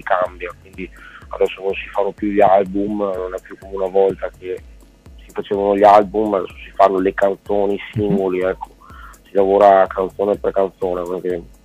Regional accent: Veneto, Italy; lì ero un veneto alle prime armi, ecco, che si cimentava.

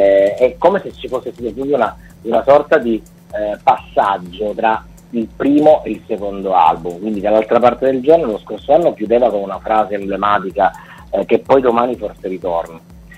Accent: Calabria, Italy; mi sto godendo un po' il sole di questa meravigliosa regione che è la mia terra, quindi la Calabria

